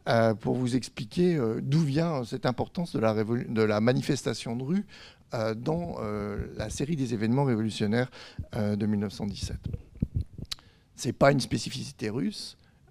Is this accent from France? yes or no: yes; France; Ce qui veut dire que chez nous en France, c'est 13 jours plus tard.